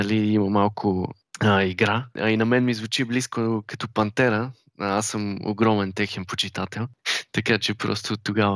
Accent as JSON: {"language": "Bulgarian", "town": "Sofia", "region": "Sofia City", "country": "Bulgaria", "said": "Ами, ние сме четворка от София."}